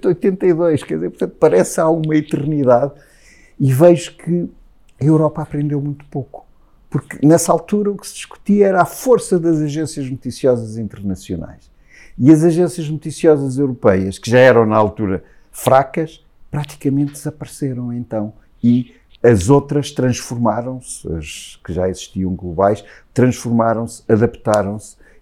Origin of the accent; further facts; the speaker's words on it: Portugal; sobretudo nós como portugueses